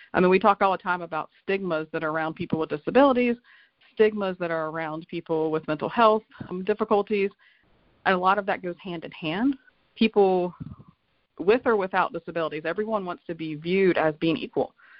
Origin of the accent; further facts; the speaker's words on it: Lynchburg, Virginia, United States; You know, growing up in Lynchburg, Virginia, I did not experience a ton of diversity